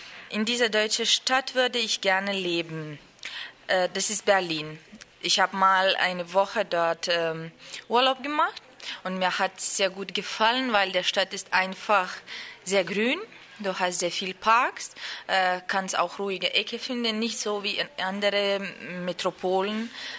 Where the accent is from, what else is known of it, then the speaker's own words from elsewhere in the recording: Lithuania; German is a second language; now in Herzogenrath, Germany; Ich komme aus Litauen und … Ich bin Lehrerin und im Moment bin ich Comenius-Assistentin in Herzogenrat.